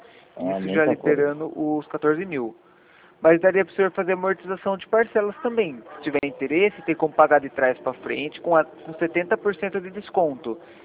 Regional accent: Rio Claro, São Paulo, Brazil; Aqui a gente é de Rio Claro, São Paulo.

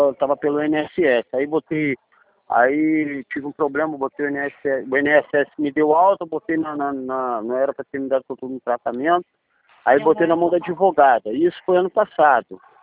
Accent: São João de Meriti, Rio de Janeiro, Brazil; eu sou de São João de Meriti, o município. Eu moro aqui em Coelho, eu moro em Coelho da Rocha.

